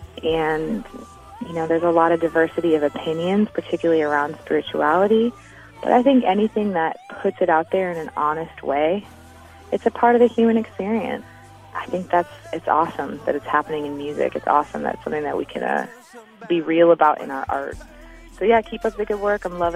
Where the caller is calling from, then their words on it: Seattle, Washington, United States; I'm calling from Seattle, and I'm loving the show tonight.